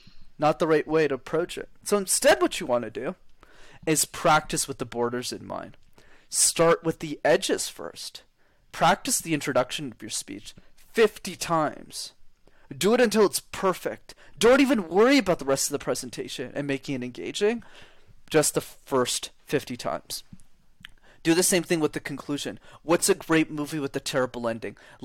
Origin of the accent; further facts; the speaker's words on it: Montreal, Quebec, Canada; English is a second language; I grew up in Montreal. Montreal, you need to know how to speak French. I grew up in a French education system.